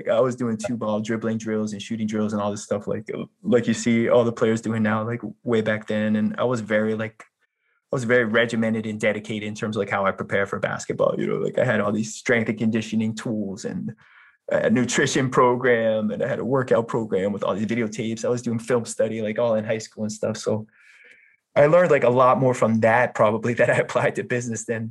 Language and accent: English; Westborough, Massachusetts, United States; also born or lived in Maryland / Nashua, New Hampshire; So I moved in second grade to Westboro from Maryland. And then I moved in 10th grade from Westboro up to Nashua, New Hampshire, which is maybe 100,000 person town on the southern border of New Hampshire.